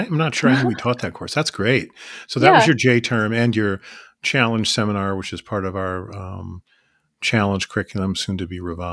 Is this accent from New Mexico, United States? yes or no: no; Illinois, United States; I'm from the Chicago suburbs, and the state of Illinois